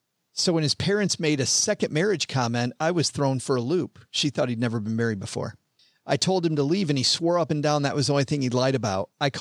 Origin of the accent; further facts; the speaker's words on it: Alabama, United States; And I said, well, I'm from Alabama. What do you want to hear?